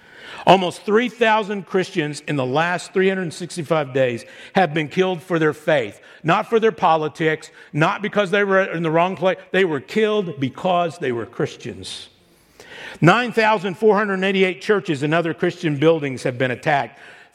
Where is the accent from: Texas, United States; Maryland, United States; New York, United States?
Texas, United States; And I'm from Texas, and for a long time I've embraced capital punishment